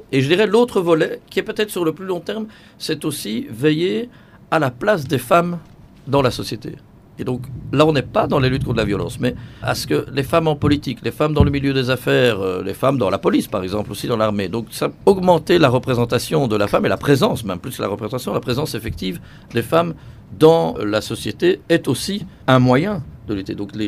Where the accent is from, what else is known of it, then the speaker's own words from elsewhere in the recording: Belgium; Je suis belge, donc je compare à ce que je connais.